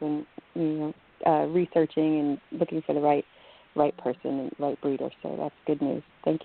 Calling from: Virginia, United States; in Virginia.

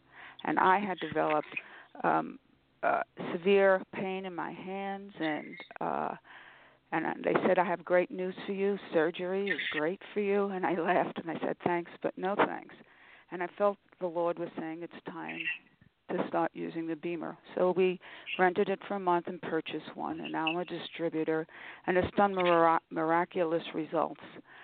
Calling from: San Diego, California, United States; I am calling from San Diego.

